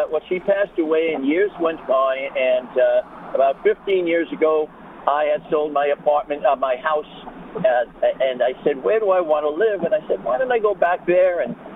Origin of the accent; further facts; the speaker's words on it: Bronx, New York, United States; we were sort of lost in Queens because we come from the Bronx